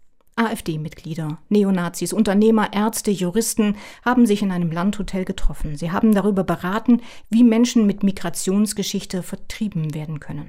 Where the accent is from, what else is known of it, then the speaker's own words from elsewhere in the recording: Weimar, Thuringia, Germany; Meine Heimatstadt Weimar mit dem Blick nach Buchenwald steht für die Erinnerung daran.